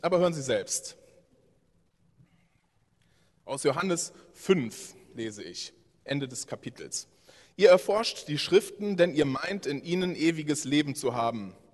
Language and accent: German; Lindlar, North Rhine-Westphalia, Germany; Ich komme aus Lindlar.